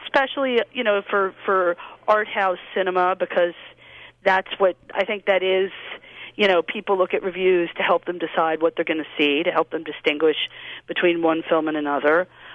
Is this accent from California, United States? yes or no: no; New York City, New York, United States; I grew up in New York City.